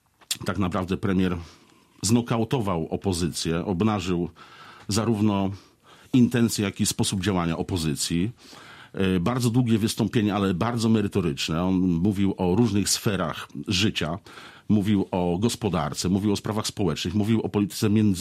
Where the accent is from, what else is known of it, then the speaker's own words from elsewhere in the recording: Gorzów Wielkopolski, Lubusz Voivodeship, Poland; jestem rodowitym gorzowianinem